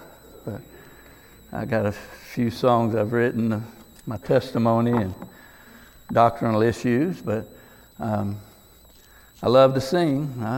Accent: Texas, United States; And, you know, I'm from Texas, and so that was about the time they began to get tough on crime.

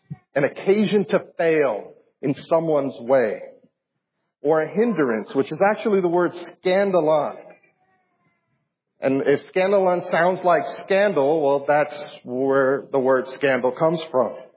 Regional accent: Hialeah, Florida, United States; I remember growing up in Hialeah, they always put those little concrete blocks so people won't park on the grass.

